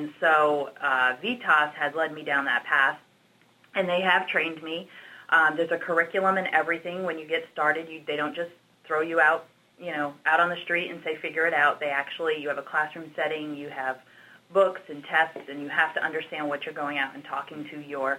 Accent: Connecticut, United States; moved away as an adult; now in Dallas, United States; I am not from Texas. I went to college, was raised, born, educated in Connecticut. And then I moved to Dallas right after college.

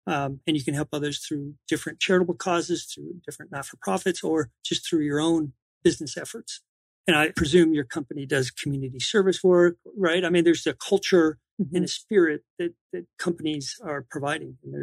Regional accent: Wisconsin, United States; Growing up in Wisconsin, it was pretty sheltered. What happened in our own little town, that was about it.

